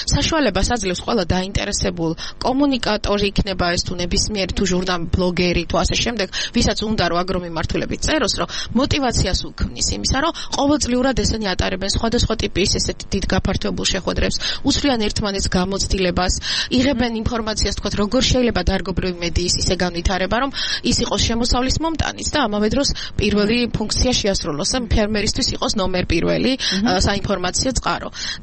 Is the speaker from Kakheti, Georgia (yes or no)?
yes; Kakheti, Georgia; ეხლა მე კახეთის რეგიონიდან ვარ და ყოველთვის ამას ვამბობ, რომ ძალიან გავს რაღაცით ავსტრიას